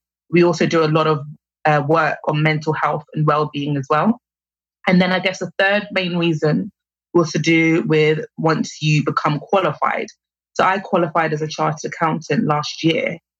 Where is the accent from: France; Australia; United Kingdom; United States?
United Kingdom; London; So I'm originally from London. I've lived in a number of different countries across a few continents.